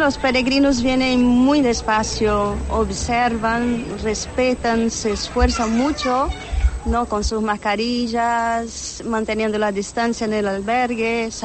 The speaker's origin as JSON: {"language": "Spanish", "country": "Brazil", "moved": "yes", "lives_now": "Vegadeo, Spain", "said": "Bueno, yo soy brasileña."}